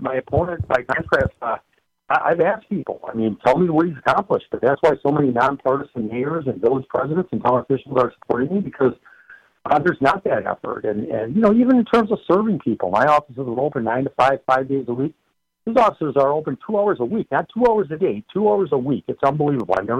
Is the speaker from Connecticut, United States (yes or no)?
yes; Connecticut, United States; Congressman Chris Shades, a Republican, said, which we're from Connecticut back when I was in office, was endorsing me